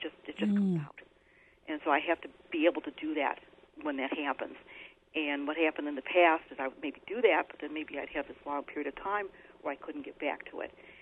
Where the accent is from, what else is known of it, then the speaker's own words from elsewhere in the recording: Chicago, Illinois, United States; Of course, Chicago is my hometown, so I know it very, very well.